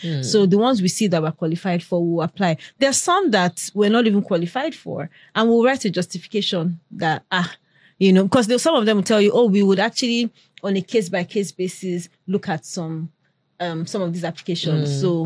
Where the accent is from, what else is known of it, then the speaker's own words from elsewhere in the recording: Nigeria; I'm Nigerian. I also have a Nigerian passport.